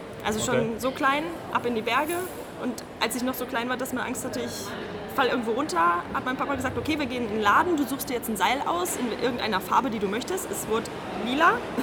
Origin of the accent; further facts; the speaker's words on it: North Rhine-Westphalia, Germany; Aus dem Pott.